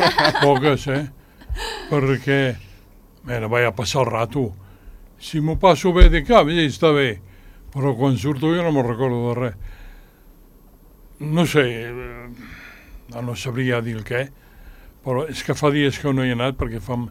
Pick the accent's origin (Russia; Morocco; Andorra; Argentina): Andorra; Jo sóc andorrà, no? I aleshores, doncs, ja, aquí a Andorra al principi no